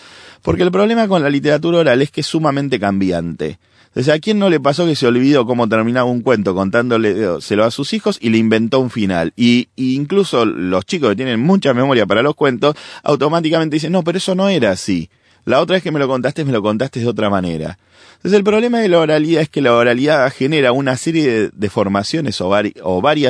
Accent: Argentina; cuando hay algún caso en mi país, Argentina, ha habido muchos casos de difícil resolución

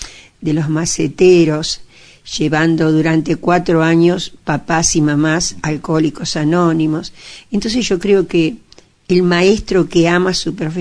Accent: San Miguel, Argentina; mis abuelos llegaron de Italia, fueron uno de los fundadores de Alta Italia. Yo nací en Embajador Martínez, a los 3 meses ya llegué a San Miguel. Este es mi pueblo, esta es mi casa.

